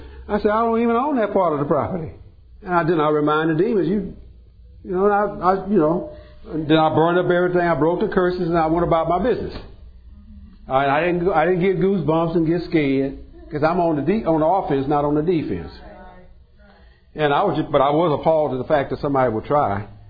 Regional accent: United States; accent: Texas Louisiana; Also, because of my my Texas Louisiana accent, when I say roots, I'm talking about the bottom of a tree.

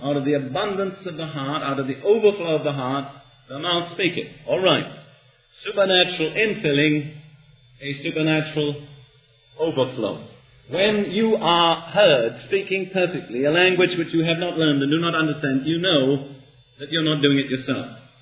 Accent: England, United Kingdom; I wouldn't dare to say it as an Englishman.

